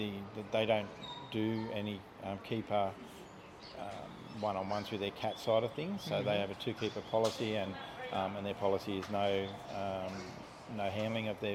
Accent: South West England, United Kingdom; born there; I was born in Devon where his zoo is.

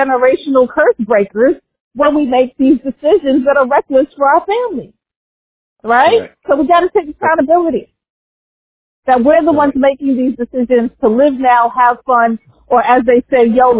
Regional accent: New York City, New York, United States; Those of you who know me, I'm from New York. I'm from the Bronx.

